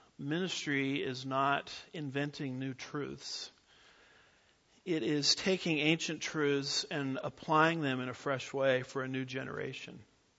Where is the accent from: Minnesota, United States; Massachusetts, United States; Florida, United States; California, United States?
California, United States; now in Texas, United States; my home state, I don't know how proud I am to admit this anymore, is the great state of California out there on the left coast. And I moved, my wife and myself moved to the Promised Land, Texas, around end of 1999.